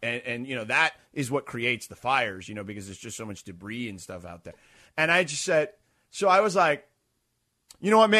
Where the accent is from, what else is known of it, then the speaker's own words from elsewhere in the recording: Los Angeles, California, United States; and she goes to me, where are you from? And I said, oh, Los Angeles. She goes, oh, California.